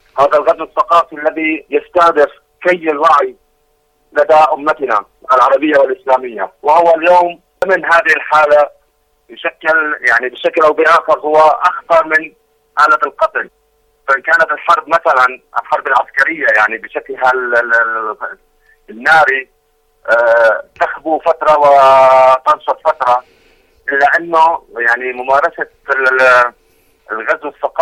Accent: Palestine; now in Syria; أنا لاجئ فلسطيني في سوريا.

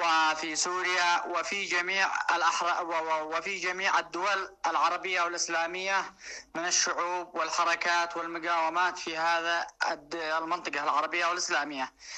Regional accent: Yemen; نحن كشعب يمني نقول لا لأمريكا

